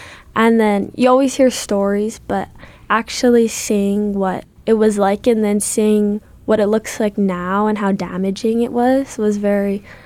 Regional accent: Hawaii, United States; I wanted to grow stronger to who I am as a Hawaiian and like my spiritual and cultural identity.

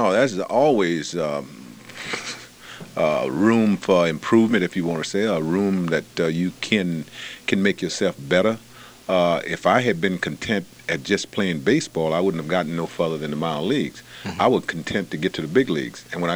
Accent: Mobile, Alabama, United States; as a little boy growing up in Mobile, Alabama, that not being deprived but just didn't have the things in order to make myself a major league player

